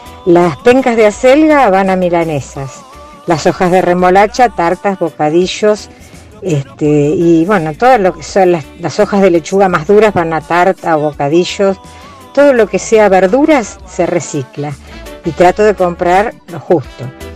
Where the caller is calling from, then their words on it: La Plata, Buenos Aires Province, Argentina; de La Plata.